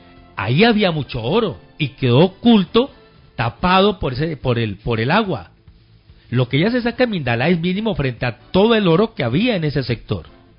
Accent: Gelima, Cauca, Colombia; a mi paisana que nació en Yolombó y que estamos pegadito allá a Gelima, donde es mi tierra natal

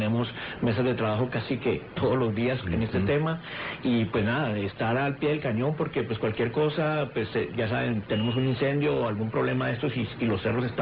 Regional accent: San José, Costa Rica; born there; also born or lived in Cali, Colombia; Yo nací en Costa Rica, en San José, Costa Rica, y he estado entre San José, Costa Rica y Cali viviendo.

